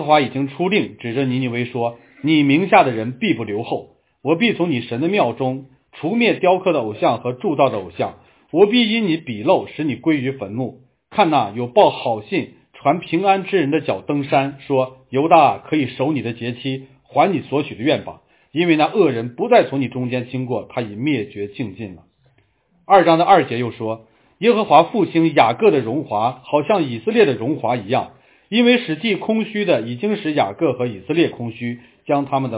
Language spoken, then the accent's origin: Chinese; Shanxi, China; 我是山西人嘛，我们那个霍州北边有一个小城市小县城，很多人都听过，叫做洪洞，